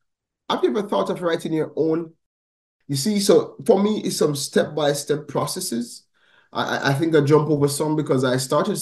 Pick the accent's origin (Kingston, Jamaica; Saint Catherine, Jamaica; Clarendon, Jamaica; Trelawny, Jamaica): Trelawny, Jamaica; Falmouth; also born or lived in Montego Bay, Jamaica; I was born in Montego Bay, Jamaica, and I grew up in Falmouth, Trelawney. So that's where my formative years took place. I went to Falmouth All-Age School.